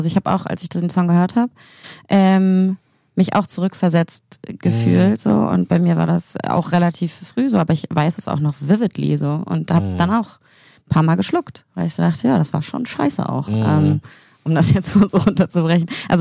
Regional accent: Kiel, Schleswig-Holstein, Germany; Ich komme aus Kiel, bin auch Scheidungskind.

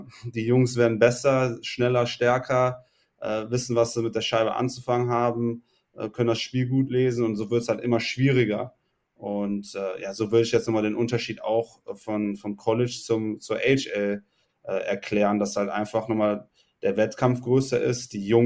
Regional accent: Cologne, North Rhine-Westphalia, Germany; als Kölner in Köln zu spielen

